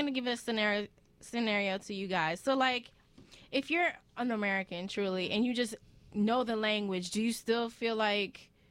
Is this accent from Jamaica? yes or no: yes; Jamaica; accent: Jamaican; So, like, for me, like, I'm a Jamaican as well. Like, my accent really doesn't come out until, like, I'm